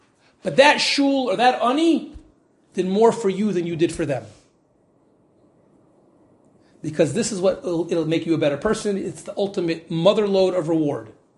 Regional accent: Midwest, United States; I grew up in the Midwest and I was in school in New York.

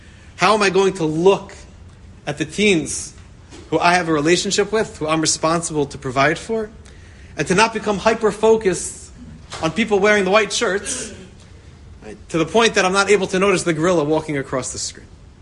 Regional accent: Philadelphia, Pennsylvania, United States; I was going into fifth grade, and I grew up in Philadelphia.

